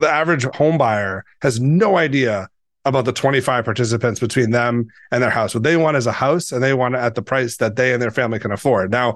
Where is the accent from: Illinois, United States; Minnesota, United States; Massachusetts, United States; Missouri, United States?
Massachusetts, United States; Boston; and I grew up in Boston and taxi medallions were considered the ultimate asset.